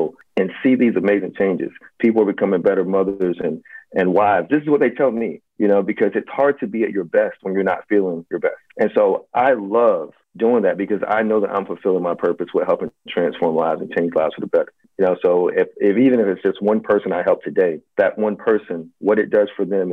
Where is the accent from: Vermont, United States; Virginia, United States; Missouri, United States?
Virginia, United States; I grew up in a single-parent household. We were poor. You know, I grew up in Virginia.